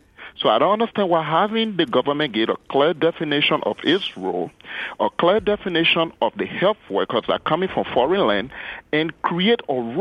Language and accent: English; Liberia; I mean, in Africa, I'm from Liberia. I have all my family over there